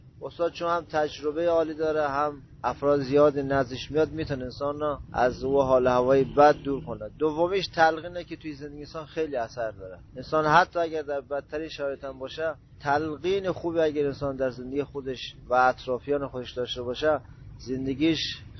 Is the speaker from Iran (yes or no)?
yes; Iran; از ولسوالی دریسوف. تقریبا ما همینجا در ایران به دنیا آمدیم. دیگه زندگی ما با بچهای هموطن همینجور ادامه دادیم تا تقریبا 35 سال مون.